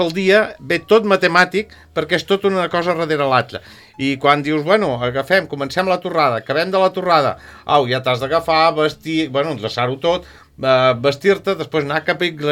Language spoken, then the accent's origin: Catalan; La Garriga, Catalonia, Spain; born there; Els meus pares eren del Figaró i jo tenia que anar a néixer a Granollers. I com no hi van ser temps, per això vaig néixer a la Garriga. Però no és que jo visqués a la Garriga.